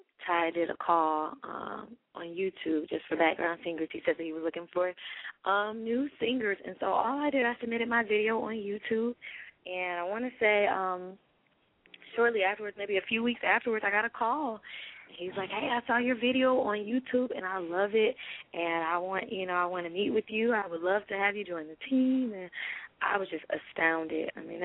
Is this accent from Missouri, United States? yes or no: yes; St. Louis, Missouri, United States; I'm from St. Louis, so that's a skip, hop, and jump away.